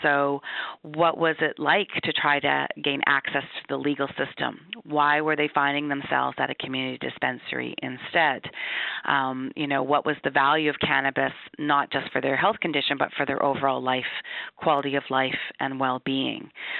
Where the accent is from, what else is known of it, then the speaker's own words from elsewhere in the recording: Canada; as a Canadian